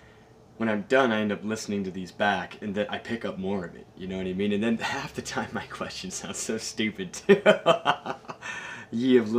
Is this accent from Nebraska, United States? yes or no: no; Edmonds, Washington, United States; I grew up in Edmonds, Washington.